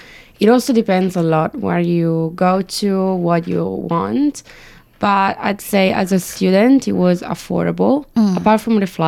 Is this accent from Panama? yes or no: no; Italy; Look, it's fine, like I'm from Italy, we have problems too.